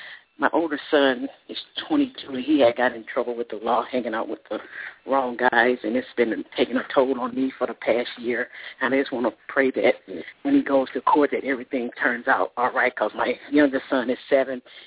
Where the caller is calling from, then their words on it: St. Louis, Missouri, United States; Listen, I'm calling from St. Louis, Missouri.